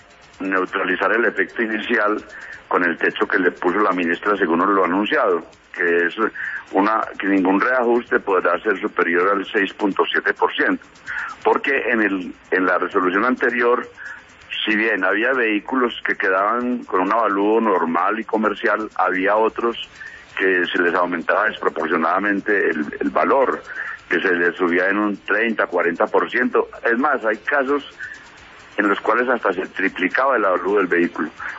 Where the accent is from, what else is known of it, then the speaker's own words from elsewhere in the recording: Jericó, Colombia; porque yo también soy de Jericó casualmente